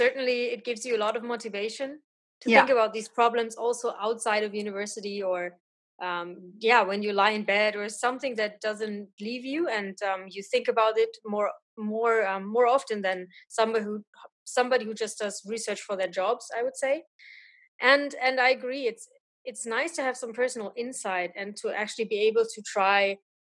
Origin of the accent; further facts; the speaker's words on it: Hesse, Germany; So I'm from Germany. I've grown up in a small town close to Frankfurt.